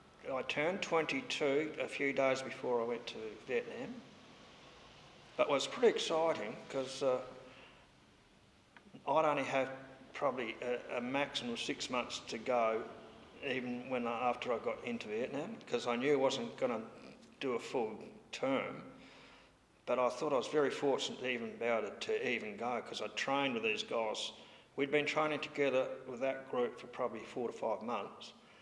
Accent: Coulter, South Australia, Australia; also born or lived in Port Lincoln / Mount Drummond; I was born in Port Lincoln. I lived at a little town called Coulter for 10 years. That was my grandmother's place. Then we moved up to our family farm at a place called Mount Drummond in 1961.

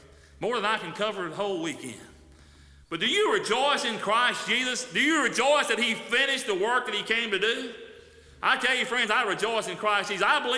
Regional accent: Mississippi, United States; I am from Mississippi, though. I'll say that much.

